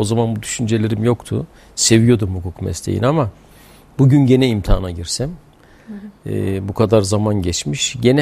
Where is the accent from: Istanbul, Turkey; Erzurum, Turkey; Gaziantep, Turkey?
Erzurum, Turkey; Horasan; Ama asıl Erzurum Horasan doğumluyum ben. Soy ismim Kars'la ama ben Erzurumluyum.